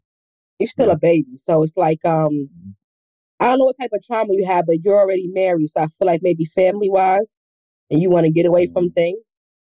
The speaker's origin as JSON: {"language": "English", "region": "New York", "country": "United States", "lives_now": "Virginia, United States", "said": "I'm in VA, but don't waste your time. I'm a New Yorker."}